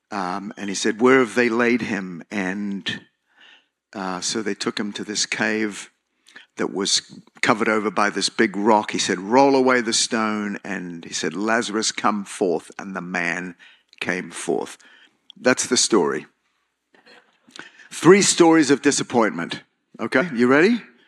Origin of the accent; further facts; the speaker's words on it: Australia; now in United States; I came over from Australia to finish some of my studies.